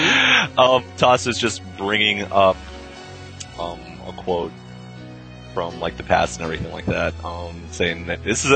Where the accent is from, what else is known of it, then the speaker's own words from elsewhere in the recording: Buffalo, New York, United States; I was really from Buffalo, and I was moving down to Texas.